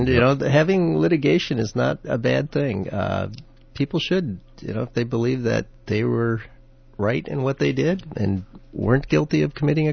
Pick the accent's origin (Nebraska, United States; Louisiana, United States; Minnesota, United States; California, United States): Minnesota, United States; Lakeville; No, I did not. I lived up here. I grew up in Minnesota.